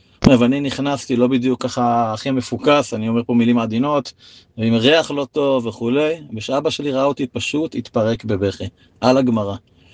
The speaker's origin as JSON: {"language": "Hebrew", "town": "Beit Gamliel", "region": "Central District", "country": "Israel", "tie": "born or raised there", "said": "בתור ילד בהתחלה בקיבוץ, אבל אחרי זה במושב בית גמליאל"}